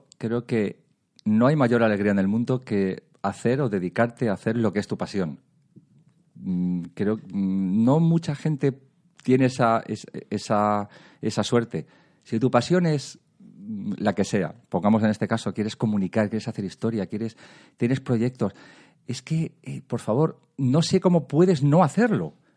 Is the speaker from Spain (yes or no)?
yes; Madrid, Community of Madrid, Spain; Pues yo, bueno, físicamente yo soy de Usera. Es decir, yo nací en Usera. Luego he dado muchas vueltas por el mundo, pero al final sabéis que vuelves al viejo barrio y que decís, somos gente de barrio.